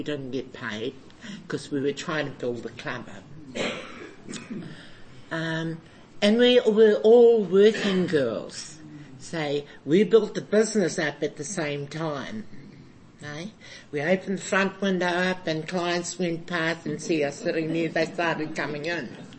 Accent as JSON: {"language": "English", "town": "Hastings", "region": "Hawke's Bay", "country": "New Zealand", "said": "And us Hastings girls, we're fighters, We come from Hastings when the mongrel mob was emerging in Hastings, and we had to fight our way to be accepted in Hastings."}